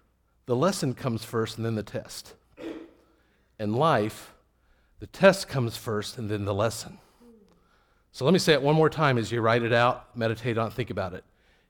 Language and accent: English; Indiana, United States; now in Florida, United States; I have lived 10 of my adult years in Florida. I grew up in Indiana, so that's why I start talking.